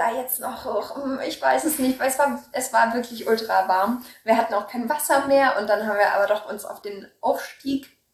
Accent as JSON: {"language": "German", "country": "Germany", "said": "ich komme ja offensichtlich aus Deutschland"}